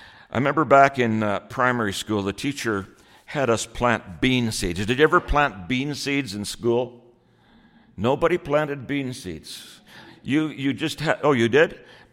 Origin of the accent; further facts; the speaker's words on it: Ireland; I'm an Irishman, so I like stories.